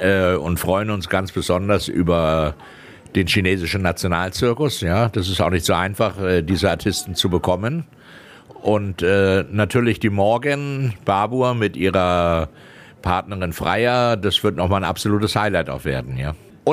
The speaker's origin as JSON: {"language": "German", "town": "Lüneburg", "region": "Lower Saxony", "country": "Germany", "tie": "born or raised there", "said": "Ja, wir haben in Lüneburg gewohnt, im Norddeutschen. Ich bin ja Norddeutscher."}